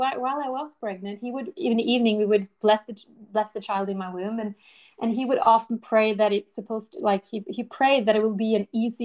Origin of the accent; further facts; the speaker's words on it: Norway; and I'm from Norway.